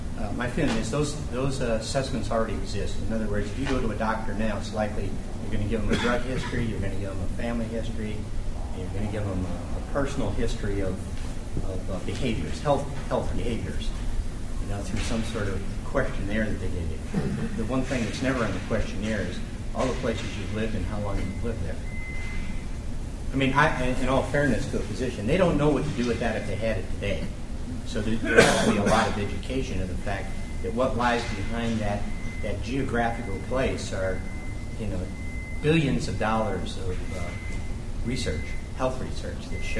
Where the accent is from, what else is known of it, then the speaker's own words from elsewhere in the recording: Louisville, Kentucky, United States; And I come from Louisville, Kentucky. You know what Louisville's noted for? The tobacco industry.